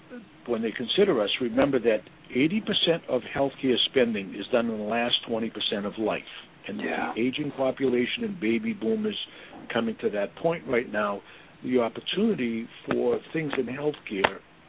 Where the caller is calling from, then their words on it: Boston, Massachusetts, United States; I'm in Boston.